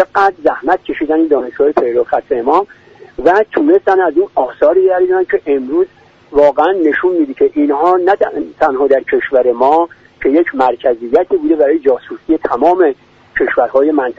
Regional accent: Iran; شما سوال میشه شما میگی من از ایران هستم

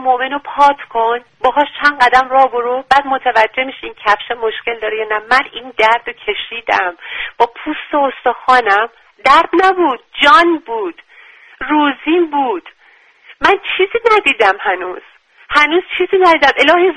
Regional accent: Tehran Province, Iran; من ایرانی ها احتمالا میشناختن تو حرفام، چون من تو صفی علی شاه بزرگ میشدم، ما بچگیمون رقی خون بودیم

